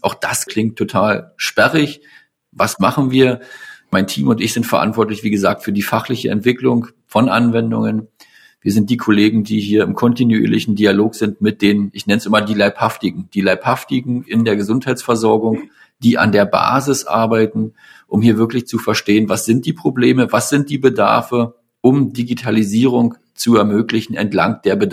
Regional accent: Berlin-Brandenburg, Germany; also born or lived in Munich; Ich komme privat hier aus dem Raum Berlin-Brandenburg und habe dann einfach mit meiner Partnerin zusammen gesagt, nach circa 10 Jahren in München

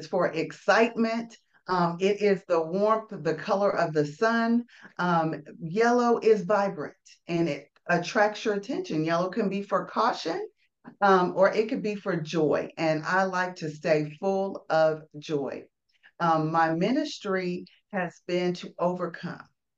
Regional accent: San Antonio, Texas, United States; I'm from San Antonio, Texas. I am a native Texan and have lived in Texas all my life.

